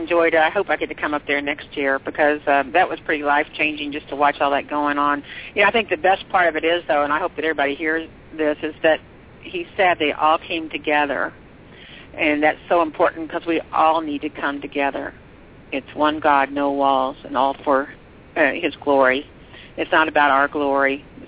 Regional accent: Texas, United States; now in Los Angeles, United States; Well, I was from Texas. I didn't know anybody.

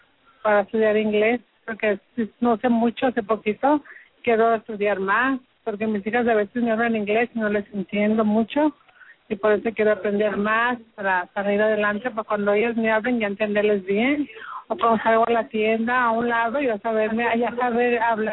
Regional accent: Guadalajara, Jalisco, Mexico; De Guadalajara.

